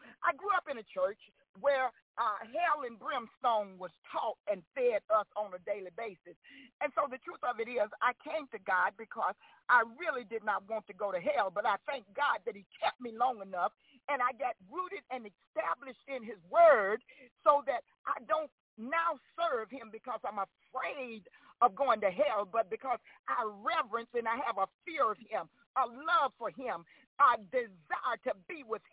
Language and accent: English; Mississippi, United States; You know, growing up in Mississippi, I grew up with a mother who just instructed me in so many areas.